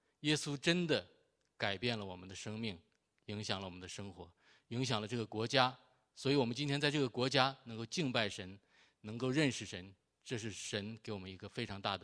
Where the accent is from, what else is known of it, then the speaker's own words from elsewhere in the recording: Northeast China, China; 闹剧就是，我是东北人啊